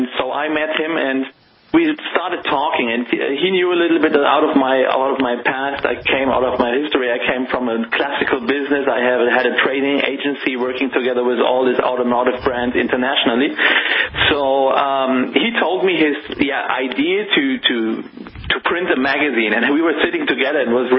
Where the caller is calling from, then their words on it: Germany; I'm calling directly from Germany.